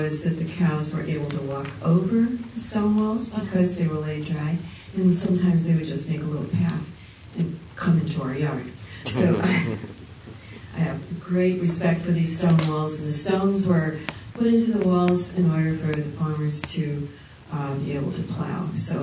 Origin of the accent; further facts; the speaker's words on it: New England, United States; Growing up in New England, there are amazing stone walls, and you see them now even in the woods as you go by.